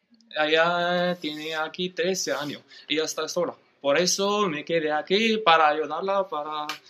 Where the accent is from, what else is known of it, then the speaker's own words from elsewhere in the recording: Morocco; Spanish is a second language; now in Lepe, Spain; Soy de Marruecos. Tengo 28 años. Yo vine aquí con visado turístico. Tengo aquí en España, en Lepe, tengo dos años y 5 meses.